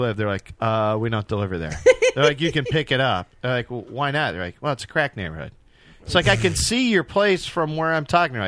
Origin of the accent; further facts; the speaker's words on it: Detroit, Michigan, United States; I mean, I'm from Detroit. I grew up in a predominantly black neighborhood.